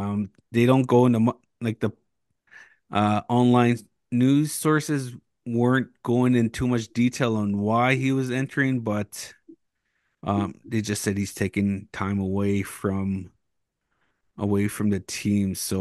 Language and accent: English; Moosonee, Ontario, Canada; I mean, I think I had like a Nintendo 64 growing up in Moosonee, but that was pretty much it.